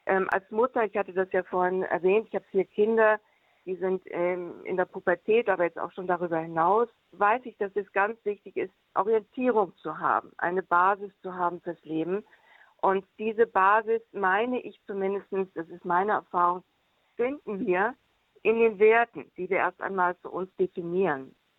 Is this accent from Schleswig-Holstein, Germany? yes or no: yes; Schleswig-Holstein, Germany; also born or lived in Hamburg / Paris; Ich bin geboren 1964 in Hamburg und ich bin aufgewachsen in Schleswig-Holstein und auch Paris.